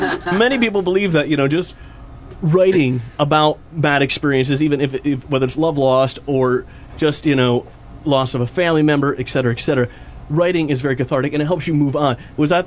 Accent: New York, United States; moved away; I'm from New York, and I moved down to the South to get away from this, and this is just awful.

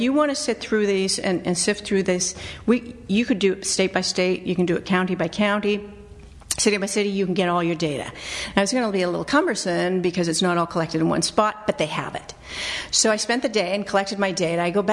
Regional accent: Canada; Now, I will confess, I'm Canadian.

